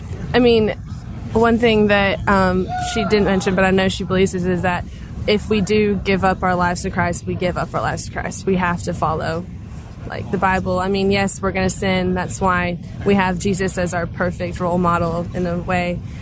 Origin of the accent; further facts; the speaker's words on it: Greenville, South Carolina, United States; Greenville, South Carolina.